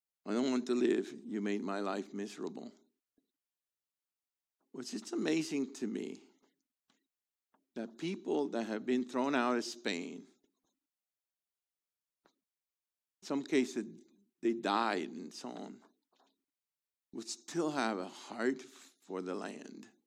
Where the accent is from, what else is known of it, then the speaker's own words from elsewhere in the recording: San Juan, Puerto Rico; born there; I was born in San Juan. Actually, it was not called San Juan when I was born there. It was called Santurce.